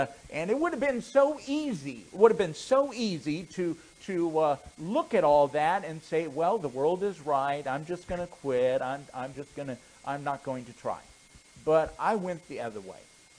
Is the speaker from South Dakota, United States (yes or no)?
yes; Rapid City, South Dakota, United States; So I grew up in a pastor's home. I grew up in Rapid City, South Dakota.